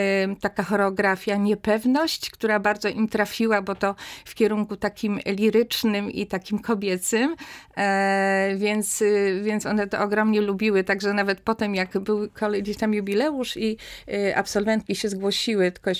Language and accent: Polish; Subcarpathian Voivodeship, Poland; Byliśmy z różnych stron, ja z Podkarpacia, mąż z województwa świętokrzyskiego.